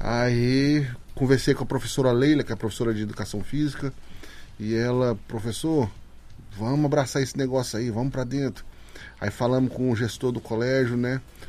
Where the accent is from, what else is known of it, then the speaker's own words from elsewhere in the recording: Goiás, Brazil; moved away as an adult; now in Boa Vista, Brazil; Vim do Goiás, sou goiano, né? E cheguei aqui em Boa Vista em 2002, cheguei em Boa Vista, né? Vim a trabalho e aí resolvi e fiquei por aqui mesmo.